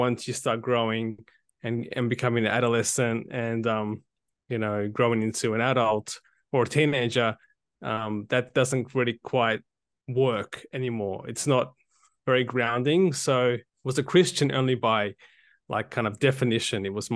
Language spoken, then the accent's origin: English; Australia; born there; So I was born in Australia.